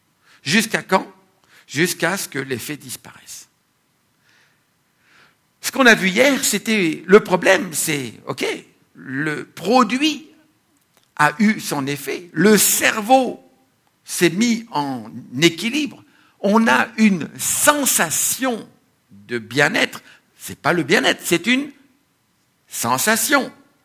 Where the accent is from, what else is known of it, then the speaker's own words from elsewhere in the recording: France; Chez nous, en France, on a une région dans le sud-ouest